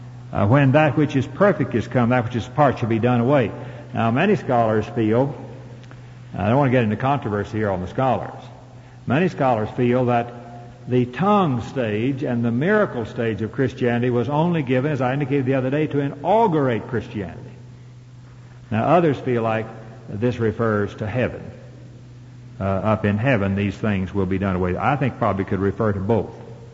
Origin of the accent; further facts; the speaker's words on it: Midwest, United States; I'm from the Middle West, where innately we are not as emotional as Southern people are.